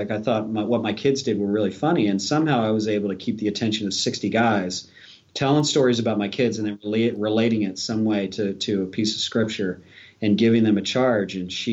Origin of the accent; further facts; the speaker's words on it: Philadelphia, Pennsylvania, United States; which was at the time we were living in Maryland and I'm from Philadelphia.